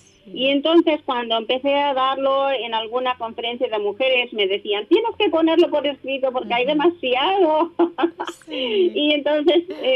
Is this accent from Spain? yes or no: no; Buenos Aires, Argentina; born there; mis padres eran misioneros en Argentina. Yo nací en Buenos Aires, Argentina.